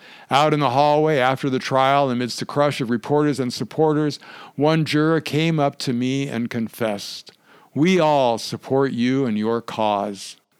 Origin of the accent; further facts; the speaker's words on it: Denver, Colorado, United States; Growing up in Metro Denver, I knew a little about the Rocky Flats plant, its history of plutonium fires and radioactive water pollution.